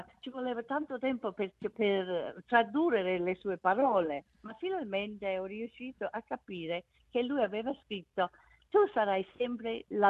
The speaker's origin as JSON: {"language": "Italian", "country": "Australia", "second_language": "Italian", "said": "No, io sono australiana, veramente."}